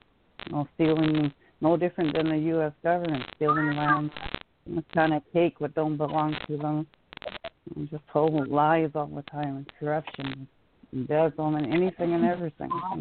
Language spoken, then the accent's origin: English; Montana, United States; from Northwest Montana, from the Pawnee Nation Reservation, which everybody knows as the Blackfeet.